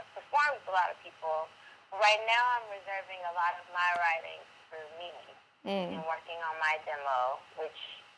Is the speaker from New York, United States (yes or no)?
no; Inglewood, California, United States; I mean, I'm from the West Coast. I'm from Inglewood.